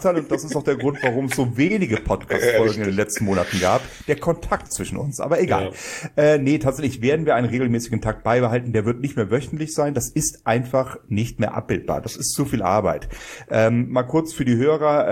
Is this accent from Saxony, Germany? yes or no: no; Bonn, North Rhine-Westphalia, Germany; Als Bonner sage ich das so